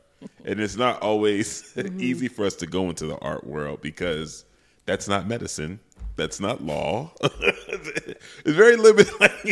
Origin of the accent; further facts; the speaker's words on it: Philadelphia, Pennsylvania, United States; So I'm from Philly. My mother is Jamaican.